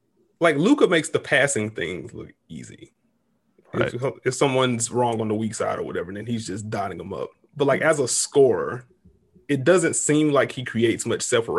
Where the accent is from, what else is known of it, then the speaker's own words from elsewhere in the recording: South Carolina, United States; now in Charlotte, United States; Well, I'm from a small town in South Carolina, just recently moved to Charlotte earlier this year.